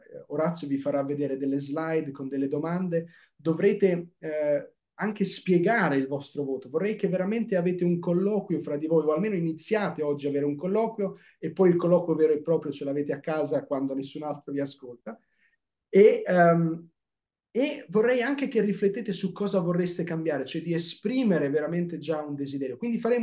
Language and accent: Italian; Faenza, Emilia-Romagna, Italy; Io ho conosciuto famiglie dove sono cresciuto a Faenza